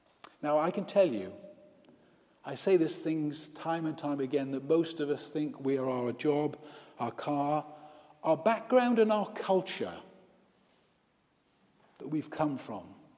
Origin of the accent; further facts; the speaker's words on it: Wales, United Kingdom; I'm from Wales. That's why we had that hymn, by the way, just now. I am from Wales.